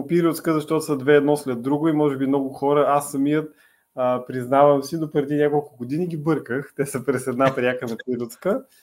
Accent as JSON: {"language": "Bulgarian", "town": "Plovdiv", "region": "Plovdiv Province", "country": "Bulgaria", "said": "Той започва кариерата си всъщност в Пловдив, което така да изтъкне като пловдивчанин."}